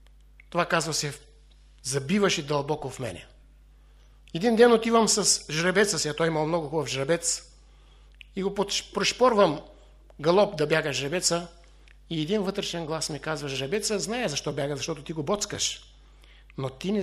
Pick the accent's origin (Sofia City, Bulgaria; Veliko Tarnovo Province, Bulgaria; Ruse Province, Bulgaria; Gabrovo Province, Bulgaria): Gabrovo Province, Bulgaria; дойдохме на моето родно село. И една седмица така с баджанакът обикаляхме местата, където аз съм израснал.